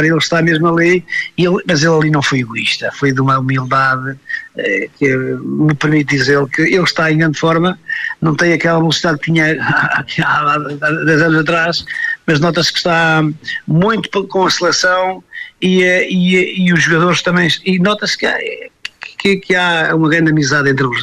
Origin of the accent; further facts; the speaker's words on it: Portugal; não se ganha um jogo só porque somos portugueses